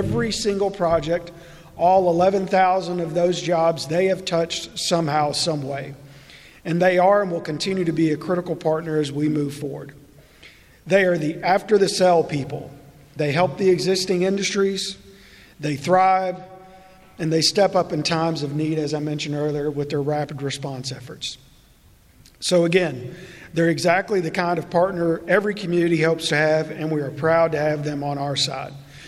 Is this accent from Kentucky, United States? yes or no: yes; Marion, Kentucky, United States; he and I drive to my hometown of Marion, Kentucky, to a Christmas party of a mutual friend.